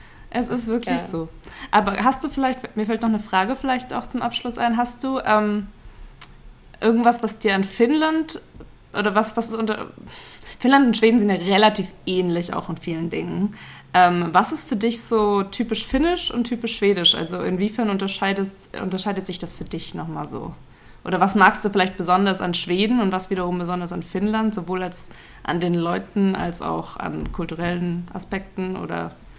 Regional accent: Southern Germany, Germany; ich bin im Süden, in Süddeutschland aufgewachsen

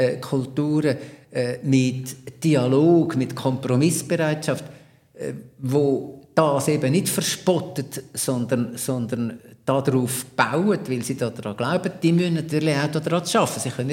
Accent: Switzerland; Aber ich bin ein Schweizer, der da zuschaut.

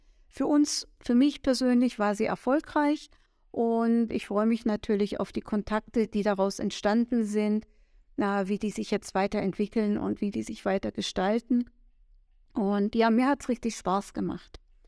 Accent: Southern Germany, Germany; Ich komme aus Süddeutschland.

